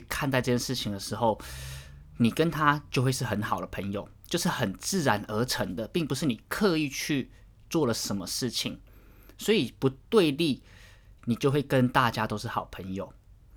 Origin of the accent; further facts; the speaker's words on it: Taiwan; 他就知道我是台湾人